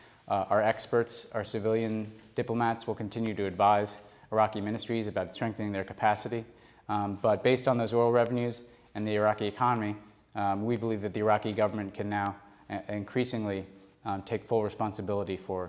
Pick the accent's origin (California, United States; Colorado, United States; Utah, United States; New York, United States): New York, United States; It's Brooklyn. I'm from New York myself, RJ, so I hope to, in better days, I'd live in Park Slope.